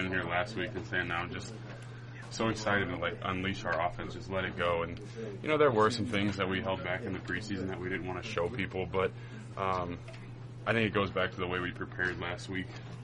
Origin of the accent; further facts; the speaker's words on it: Cincinnati, Ohio, United States; You know, growing up in Cincinnati, the Bengals-Steelers rivalry is one that I grew up watching.